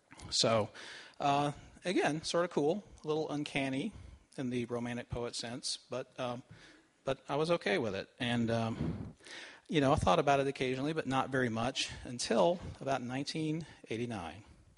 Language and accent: English; Knoxville, Tennessee, United States; I grew up in East Tennessee, in and around a small city called Knoxville, kind of an overgrown college town.